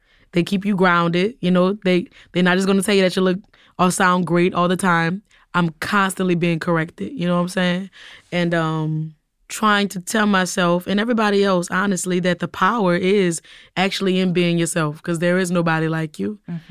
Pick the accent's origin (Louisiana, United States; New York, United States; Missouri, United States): Louisiana, United States; New Orleans; growing up in New Orleans schools where they'll clown you so quick anything being wrong with you